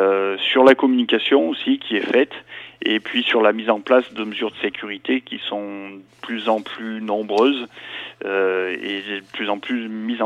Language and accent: French; Auvergne-Rhône-Alpes, France; aujourd'hui, elle déborde chez nous en Haute-Loire.